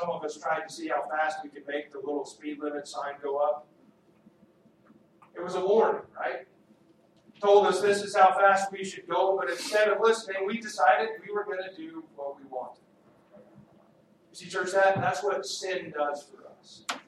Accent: Texas, United States; I've shared my stories with you before about growing up in the Texas panhandle and the tornado warnings that happened there.

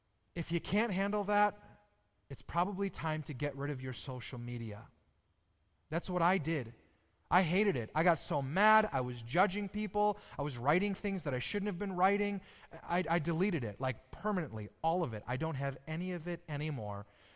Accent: United States; we're Americans. We're really used to our rights as American

